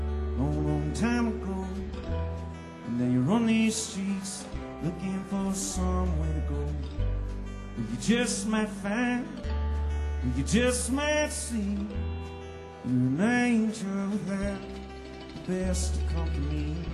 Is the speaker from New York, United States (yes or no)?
yes; New York City, New York, United States; we're from New York City.